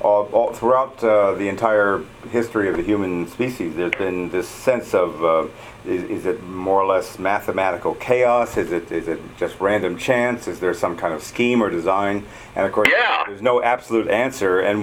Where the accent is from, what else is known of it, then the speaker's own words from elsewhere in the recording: Wilton, Connecticut, United States; I come from Wilton.